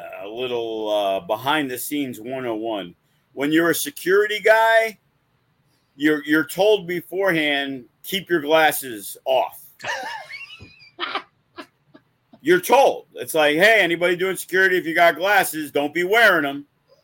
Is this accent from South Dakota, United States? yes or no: no; New York, United States; You know, he's from New York. I'm from New York. He's full Puerto Rican. I'm half Puerto Rican.